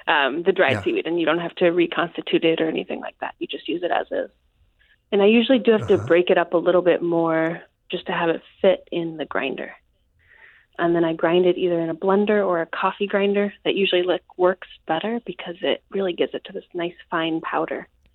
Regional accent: Japan; I grew up in Japan, so I've used a lot of these ingredients for years.

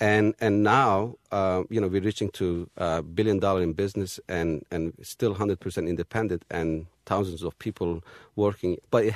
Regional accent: Turkey; moved away; You know, I grew up in Turkey.

